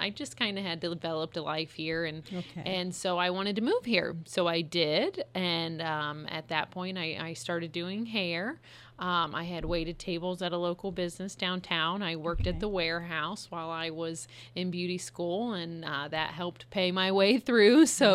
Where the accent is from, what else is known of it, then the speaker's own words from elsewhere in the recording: Bucyrus, Ohio, United States; now in Marion, United States; I'm originally from Bucyrus. I came here for cosmetology school.